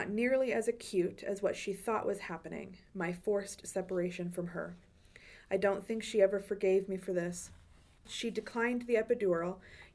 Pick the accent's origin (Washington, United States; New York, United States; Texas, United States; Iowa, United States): Texas, United States; Lubbock; also born or lived in Guam; I was born on Guam, but I'm from Lubbock.